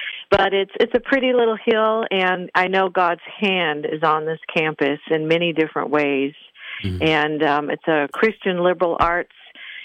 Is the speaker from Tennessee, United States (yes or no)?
no; Wyoming, United States; I grew up out in Wyoming. So I'm a Westerner, not a Yankee, and sometimes you got to clarify that for folks.